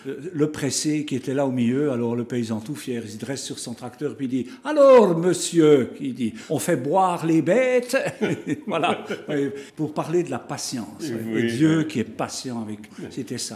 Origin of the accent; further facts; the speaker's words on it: Queuve, Jura, Switzerland; now in Porrentruy, Switzerland; je viens de Queuve, moi, le village à côté de Porrentruy. Mais maintenant, j'habite Porrentruy, je suis à la chapelle de Lorette.